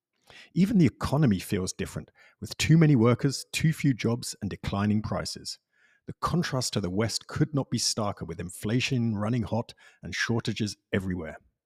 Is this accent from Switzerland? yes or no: yes; Zurich, Switzerland; half the population of my hometown Zurich.